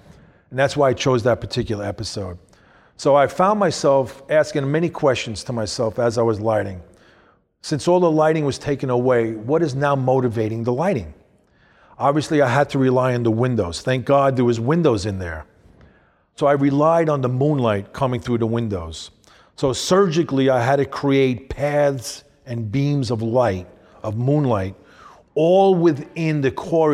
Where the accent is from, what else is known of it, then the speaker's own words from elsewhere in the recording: New York, United States; I've grown up in a city. I grew up in New York most of my life.